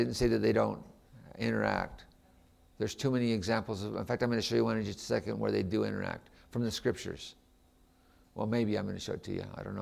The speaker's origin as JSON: {"language": "English", "town": "Lehi", "region": "Utah", "country": "United States", "tie": "born or raised there", "said": "I grew up in Lehi, Utah, and as a young man, I heard my state president talk about this"}